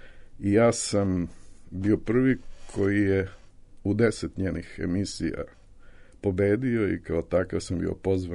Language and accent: Serbian; Užice, Zlatibor District, Serbia; born there; Inače sam rođen u Užicu, a roditelji su mi iz Zarilja.